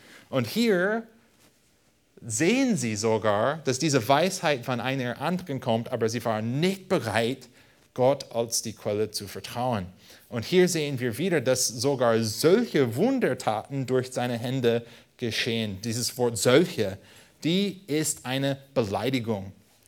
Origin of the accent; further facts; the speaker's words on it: United States; German is a second language; Ich würde sagen, auch als Amerikaner, der diese Vers auf Deutsch gelesen hat